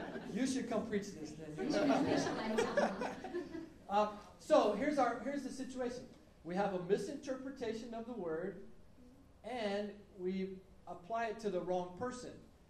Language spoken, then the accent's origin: English; United States; Here's my problem. As an American, we don't understand honor and shame.